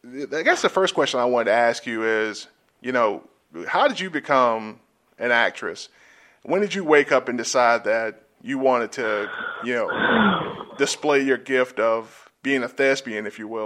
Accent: Georgia, United States; now in Atlanta, United States; I'm from South Georgia myself, so I speak Southerner very fluently.

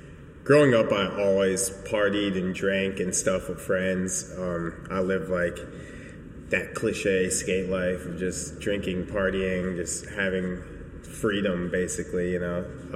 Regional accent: Chicago, Illinois, United States; I grew up in Chicago.

